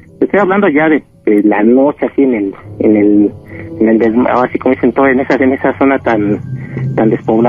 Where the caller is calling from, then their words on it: Nezahualcóyotl, State of Mexico, Mexico; Ya hablo aquí de Nezahualcóyotl, del Estado de México.